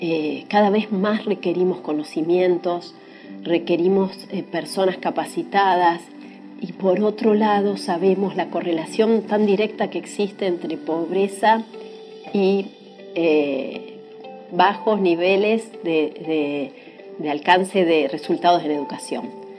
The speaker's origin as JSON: {"language": "Spanish", "town": "Rosario", "region": "Santa Fe", "country": "Argentina", "said": "soy una persona que soy de Rosario, sé lo que es Rosario hoy"}